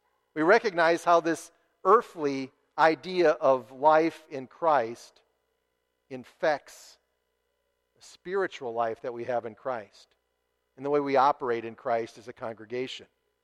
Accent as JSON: {"language": "English", "region": "Tennessee", "country": "United States", "said": "A number of years ago, I was near my hometown having a night out with a friend, and we were in a restaurant sitting in the lounge having a conversation, and there was a gentleman just a few seats down, a large man. As we would say in Tennessee"}